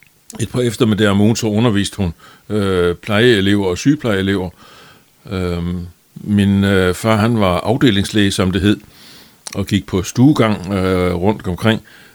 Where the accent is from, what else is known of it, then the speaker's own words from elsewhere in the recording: Vejle, Region of Southern Denmark, Denmark; born there; Jeg har ikke boet i Vejle. Jeg er født på sygehuset i Vejle.